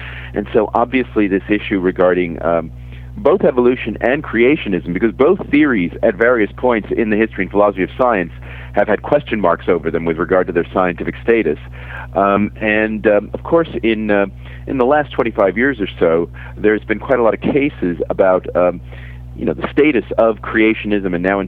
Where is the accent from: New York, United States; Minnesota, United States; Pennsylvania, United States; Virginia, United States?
New York, United States; New York City; now in United Kingdom; I'm originally from New York City, and I moved to Britain permanently, I guess, 15 years ago. Though I had been schooled in Britain, I had gone to Cambridge, But it's only been in the last 15 years I've lived regularly in the United Kingdom.